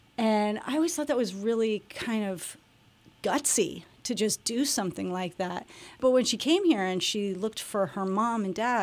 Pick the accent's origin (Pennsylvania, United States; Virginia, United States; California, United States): Pennsylvania, United States; Bethlehem Township; Well, I grew up in Bethlehem Township.